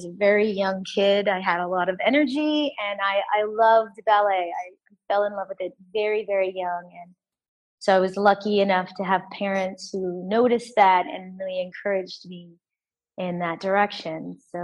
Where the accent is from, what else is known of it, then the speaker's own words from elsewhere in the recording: Anchorage, Alaska, United States; growing up in Anchorage, Alaska, even though I grew up in an incredibly diverse sort of neighborhood and friendship circle, I didn't grow up with lots of other African Americans.